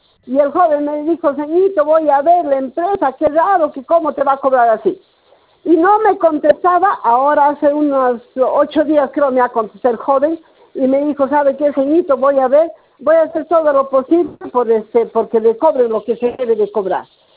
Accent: Huancayo, Junín, Peru; Yo soy de Huancayo.

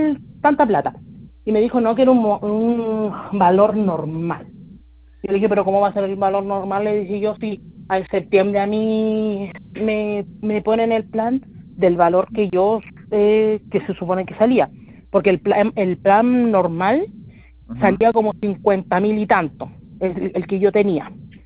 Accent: Pozo Almonte, Tarapacá, Chile; yo soy de Pozo Almonte, yo bajé a Iquique.

